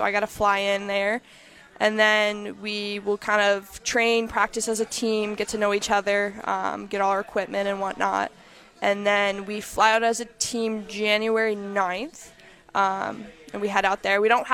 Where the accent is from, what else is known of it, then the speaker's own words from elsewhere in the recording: Dearborn, Michigan, United States; So I grew up in Dearborn, Michigan.